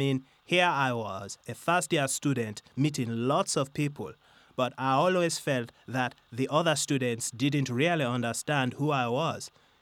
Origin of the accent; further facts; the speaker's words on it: St. Lucia; I wasn't aware of my accent until I came here. Obviously, growing up in St. Lucia, no one told me I had an accent because we all spoke the same way.